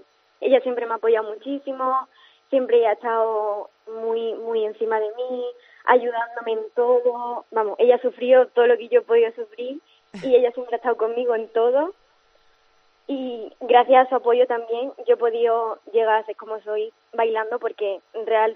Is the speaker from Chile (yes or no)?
no; Spain; actualmente soy la única española que está aquí.